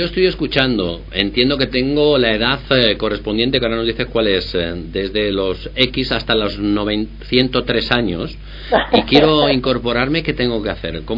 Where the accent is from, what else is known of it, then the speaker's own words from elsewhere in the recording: Guijuelo, Castile and León, Spain; yo siempre digo que soy más de Guijuelo que el Torreón.